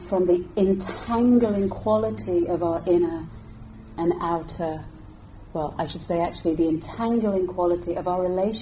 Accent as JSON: {"language": "English", "region": "London", "country": "United Kingdom", "tie": "born or raised there", "lives_now": "Devon, United Kingdom", "said": "Because we live in Devon, and even though I grew up in London, I was on the tube, I always feel like a tourist."}